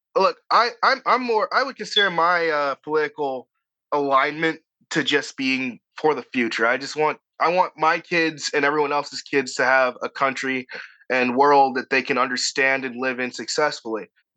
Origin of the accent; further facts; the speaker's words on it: Boston, Massachusetts, United States; I was born in Boston and in 1998. I'm a zillennial. And I grew up in Dorchester.